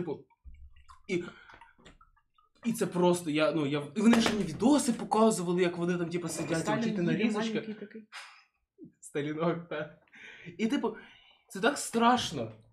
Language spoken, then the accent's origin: Ukrainian; Ternopil, Ternopil Oblast, Ukraine; я з Тернополя, в мене всі ненавидять Сталіна.